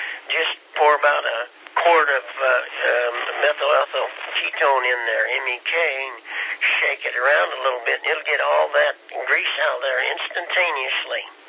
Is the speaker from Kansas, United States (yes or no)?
yes; Kansas, United States; And I'm from Kansas, so we're a little slow.